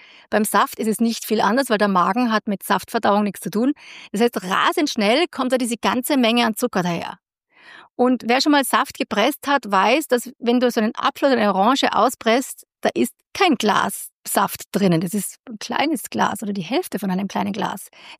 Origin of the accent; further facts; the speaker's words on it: Austria; ich weiß, ich bin Österreicherin.